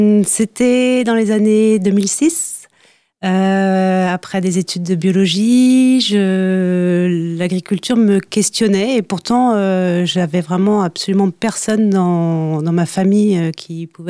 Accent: Brittany, France; Ouais, j'étais originaire du Finistère. Quand je suis partie 2 ans en Savoie

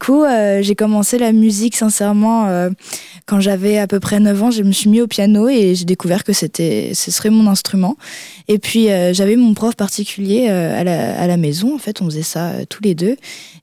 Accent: Cast, Brittany, France; je suis de Cast, tout simplement. Donc, il n'y a pas plus local.

